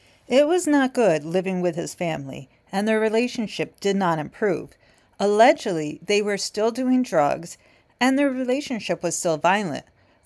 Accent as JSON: {"language": "English", "town": "Millerburg", "region": "New York", "country": "United States", "tie": "born or raised there", "said": "So, Millerburg is my hometown, but I no longer live there. But I still do live in Schoharie County"}